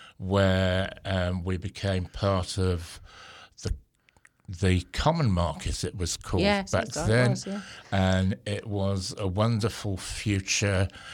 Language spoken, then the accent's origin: English; England, United Kingdom; now in New Zealand; because I called England my home country.